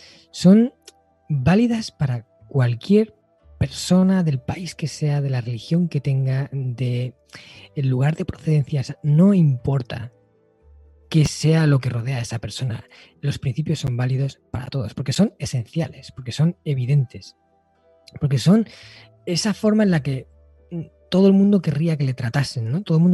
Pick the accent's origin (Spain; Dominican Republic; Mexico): Spain; aquí en mi país, ¿no?, en España, son como de ciencia ficción